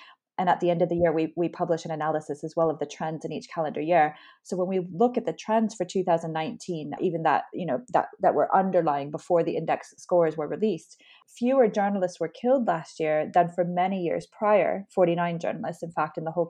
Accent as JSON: {"language": "English", "country": "United States", "lives_now": "London, United Kingdom", "said": "I'm a dual national. I'm originally American and also British now too."}